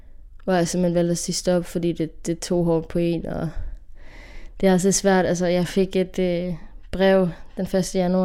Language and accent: Danish; Assens, Region of Southern Denmark, Denmark; og jeg er 17 år, og jeg kommer fra Assens på Fyn.